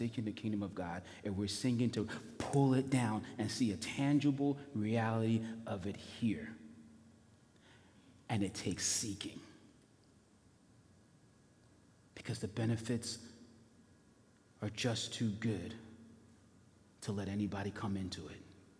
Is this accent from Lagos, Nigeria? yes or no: yes; Lagos, Nigeria; moved away; I was raised in Lagos, Nigeria. My family left a lifetime of generations to get on a plane to come to this country